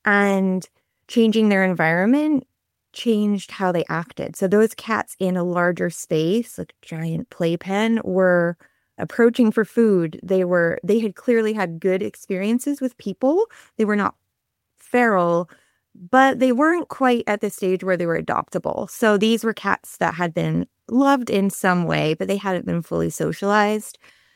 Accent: Scotland, United Kingdom; So I grew up in Scotland, and in the UK in general

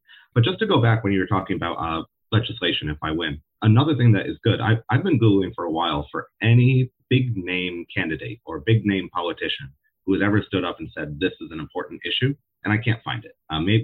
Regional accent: Massachusetts, United States; we're both born and raised in Western Massachusetts, you know, quite different places.

